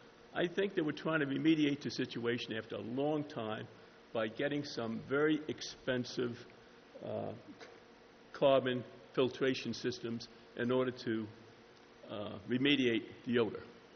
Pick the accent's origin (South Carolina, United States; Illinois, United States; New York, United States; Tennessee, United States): New York, United States; I was originally from New York.